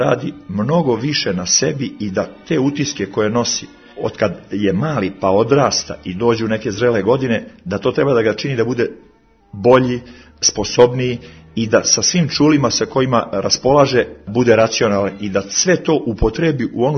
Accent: Istok, Peja District, Kosovo; born there; Potičem iz srednje imućne porodice, rođen sam u Istoku, 14. maja 1949. godine, znači imam 68 godina

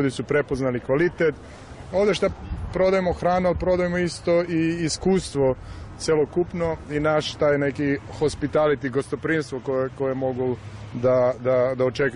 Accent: Trstenik, Rasina District, Serbia; moved away as an adult; now in United States; Ja sam rodom iz Trstenika i u Americi sam 10 godina.

